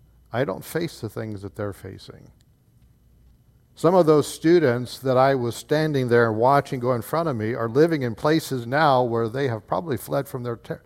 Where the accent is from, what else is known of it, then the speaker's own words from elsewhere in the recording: United States; I think of America, because that's where I've grown up.